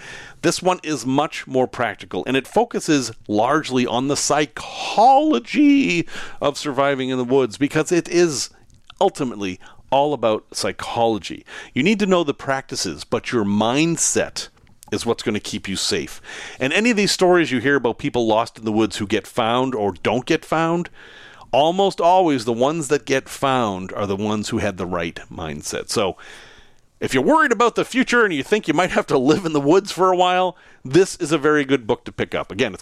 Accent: Northeast, United States; In Portland, Maine, the real Portland to me because I'm from the Northeast, there's a very unusual museum.

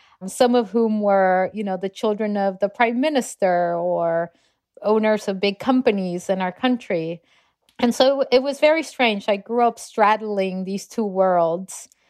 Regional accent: Lima, Peru; Yeah, I grew up in Lima, Peru.

